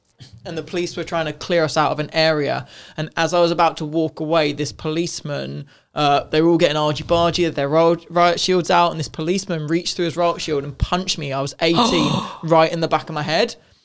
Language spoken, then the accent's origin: English; Italy; because we're from Italy.